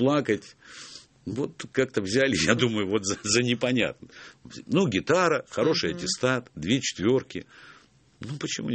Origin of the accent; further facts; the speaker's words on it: Odesa, Odesa Oblast, Ukraine; accent: Odesa; я приехал из Одессы. И есть вот тут вот, где верхняя губа, там есть такая уздечка, знаете? Оказывается, ее надо иссекать. А она у меня была такая немножко приросшая, плюс слегка одесский акцент.